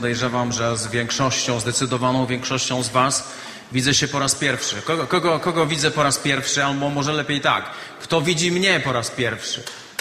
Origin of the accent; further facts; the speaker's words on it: Olesno, Opole Voivodeship, Poland; Ja pochodzę z małego miasta, oddalonego 110 kilometrów stąd. To miasto nazywa się Olesno.